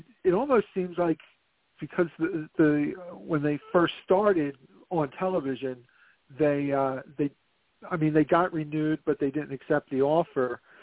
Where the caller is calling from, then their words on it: Philadelphia, Pennsylvania, United States; calling from Philadelphia.